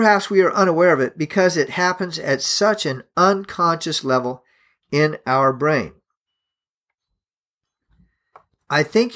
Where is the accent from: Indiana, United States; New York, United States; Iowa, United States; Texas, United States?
Indiana, United States; Indianapolis; WISH, is a station in Indianapolis which I know of because I grew up in Indianapolis, so of course, I remember that call sign.